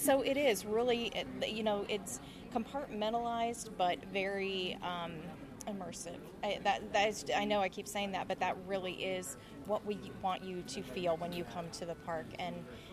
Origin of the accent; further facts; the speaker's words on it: Omaha, Nebraska, United States; I am from Omaha, but that doesn't tell you who I am.